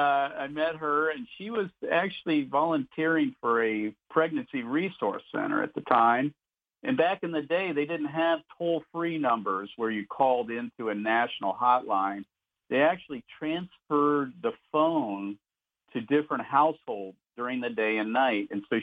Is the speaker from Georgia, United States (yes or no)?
no; Columbus, Ohio, United States; Well, I come from Columbus, Ohio. I was born and raised here, and I went to Worthington High School.